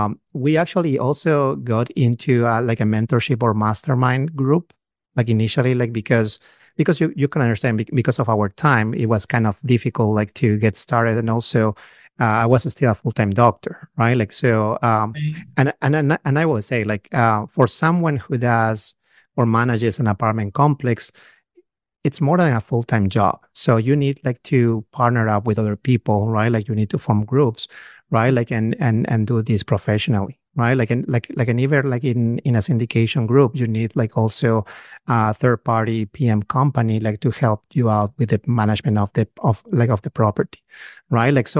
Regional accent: Peru; English is a second language; moved away as an adult; now in United States; So my wife and I, we're actually both from South America, from Peru. We both are physicians. We came here to the US about 15 years ago.

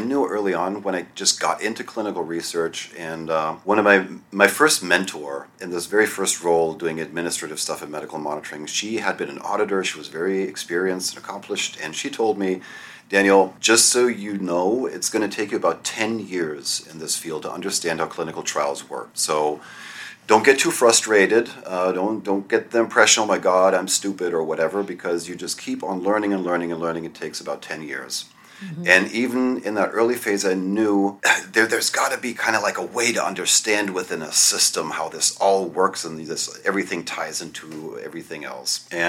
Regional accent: Germany; now in United States; although I'm an American, I grew up in Germany, spent 32 years growing up there.

